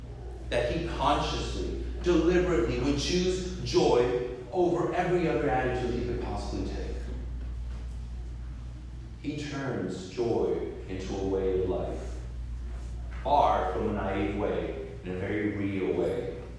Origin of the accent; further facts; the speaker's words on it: Mexico; now in San Antonio, United States; I'm a seminarian from Mexico studying in the Archdiocese of San Antonio.